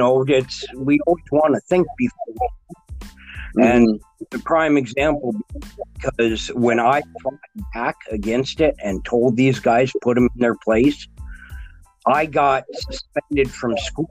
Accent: Minnesota, United States; now in Dallas-Fort Worth, United States; I live in the Dallas-Fort Worth area in Texas. Awesome. Originally, I'm from the northern states. I'm from Minnesota.

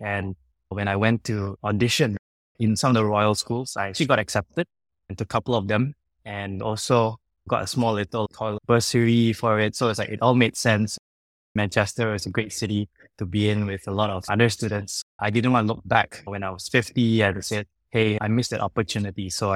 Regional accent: Subang Jaya, Selangor, Malaysia; I grew up in a humble little town in Malaysia called Subang Jaya.

